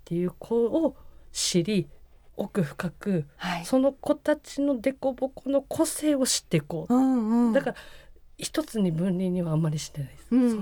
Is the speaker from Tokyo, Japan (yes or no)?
yes; Setagaya, Tokyo, Japan; now in Fujisawa, Japan; 生まれも育ちも世田谷区共同なんですが、フレスコボールがしたく江ノ島に移住し、